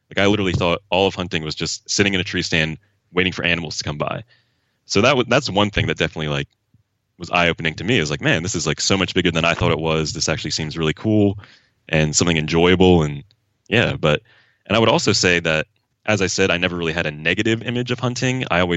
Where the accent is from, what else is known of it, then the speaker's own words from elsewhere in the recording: Pennsylvania, United States; And I'm from Pennsylvania, like southeastern Pennsylvania, an hour outside of Philadelphia, kind of in the middle of nowhere, but Philly's the closest city.